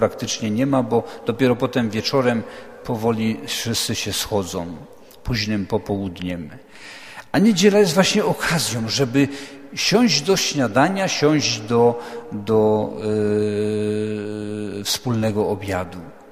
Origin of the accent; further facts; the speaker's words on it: Silesian Voivodeship, Poland; u nas na Śląsku się mówiło, łachy na co dzień, na beztydzień i łachy na niedziela.